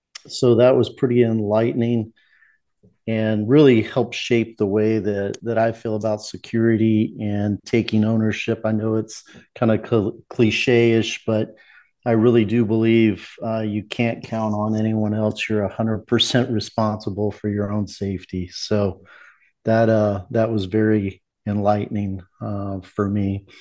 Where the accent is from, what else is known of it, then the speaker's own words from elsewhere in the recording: Fort Worth, Texas, United States; Like you said, born and raised in Fort Worth.